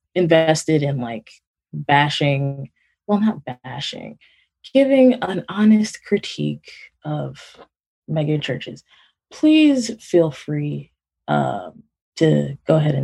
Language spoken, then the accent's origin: English; Nigeria; I'm Nigerian. It's a country that's still like grappling with poverty.